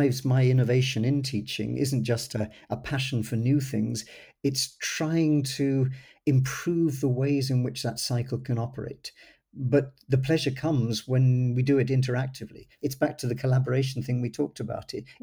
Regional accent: England, United Kingdom; Oh, tea. I'm an Englishman.

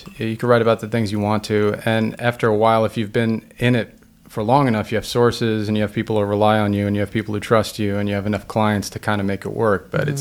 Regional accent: Queens, New York, United States; I grew up in New York and Queens, and he was obviously influential just in terms of, you know, the aesthetic, in terms of the music, in terms of everything I enjoyed as a kid in the 90s.

